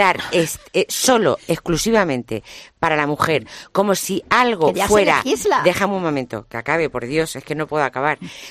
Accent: Region of Murcia, Spain; yo soy murciana, soy del sur de España

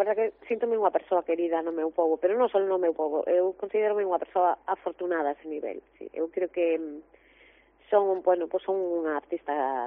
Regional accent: Galicia, Spain; E moi contenta pues, de estar na miña terra, porque Ferrolterra é a miña terra

